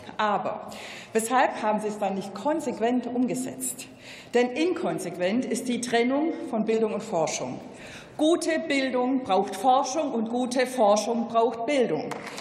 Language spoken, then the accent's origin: German; Baden-Württemberg, Germany; Ich komme aus Baden-Württemberg. Sie wissen, wir können alles außer Hochdeutsch.